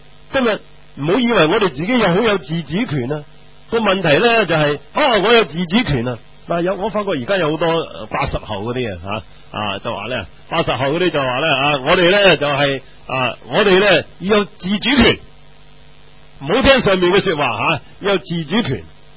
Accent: China; 我哋中国人就因为点解暂时冇雪柜啊嘛

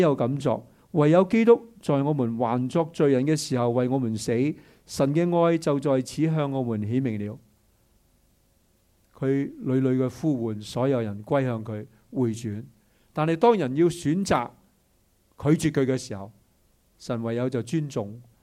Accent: China; 所以我们中国人初一我就做十五

